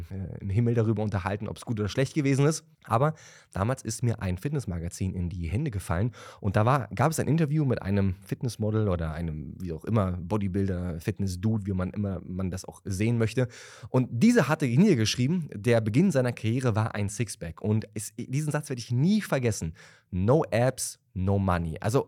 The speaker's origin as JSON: {"language": "German", "town": "Wandlitz", "region": "Brandenburg", "country": "Germany", "tie": "born or raised there", "also_born_or_lived": "Berlin", "said": "ich komme aus Wandlitz, beziehungsweise ich bin ja gebürtiger Berliner und bin in meiner Jugend rausgezogen nach Wandlitz"}